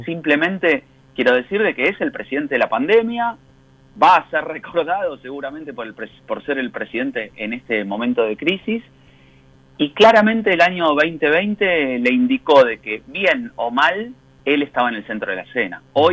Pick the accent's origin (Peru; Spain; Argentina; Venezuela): Argentina; hay que hacer una autocrítica como argentinos, ¿no?